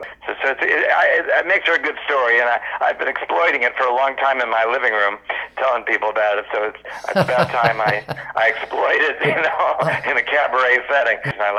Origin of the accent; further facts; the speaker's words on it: New York City, New York, United States; it was all about my childhood and adolescence growing up in New York City.